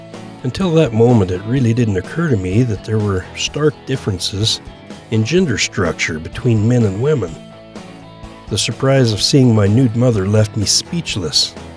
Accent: Idaho, United States; I'll be relating some tales from my book, Growing Up in Idaho. It's a book of my memoirs that I wrote specifically for my kids.

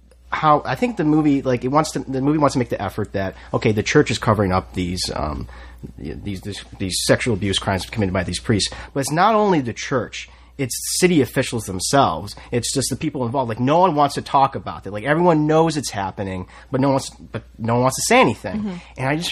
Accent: Buffalo, New York, United States; and I'm from Buffalo, New York, which is a very Catholic city.

